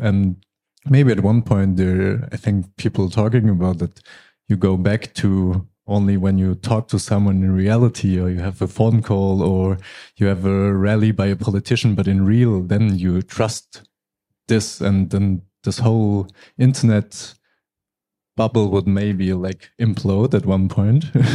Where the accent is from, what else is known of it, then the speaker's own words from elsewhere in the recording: Germany; English is a second language; I'm from Germany. I'm not aware of any German regulations at the moment.